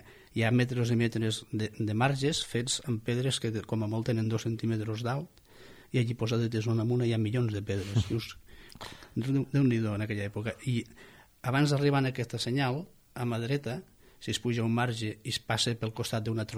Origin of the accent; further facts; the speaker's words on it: La Figuera, Catalonia, Spain; I de pas, ja que som de la Figuera